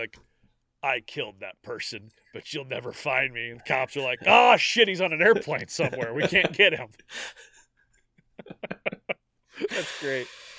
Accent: St. Louis, Missouri, United States; Probably Rusty Wallace was her favorite racer because he's from St. Louis, and we're from the St. Louis area.

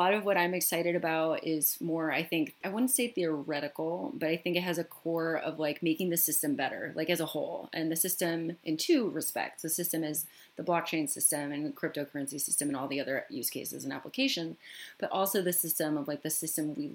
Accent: Michigan, United States; let's say where I grew up in Michigan

